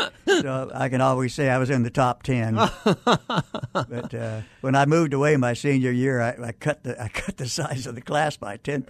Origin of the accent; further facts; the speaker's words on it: Ash Fork, Arizona, United States; also born or lived in Tempe / Lehigh; Well, I was born in Tempe in 1939 on a farm, and lived for a while on a farm in Lehigh, and then my dad hired out for the railroad, so we moved to Ash Fork, Arizona, and that's where I grew up.